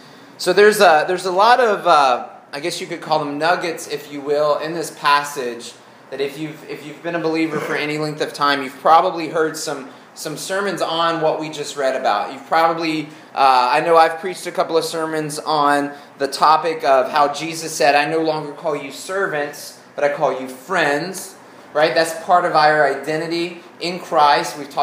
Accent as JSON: {"language": "English", "region": "Arkansas", "country": "United States", "tie": "born or raised there", "lives_now": "Louisville, United States", "said": "I mean, we had vines growing up in Arkansas, but they didn't grow as fast as they do here."}